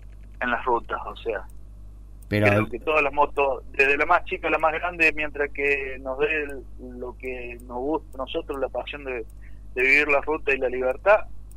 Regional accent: San Francisco, Córdoba, Argentina; Yo soy de San Francisco, Córdoba.

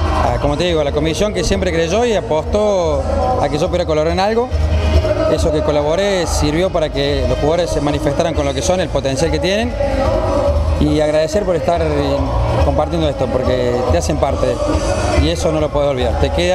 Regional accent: Córdoba, Argentina; yo lamentablemente tengo que ir porque soy de Córdoba y tengo cosas mañana

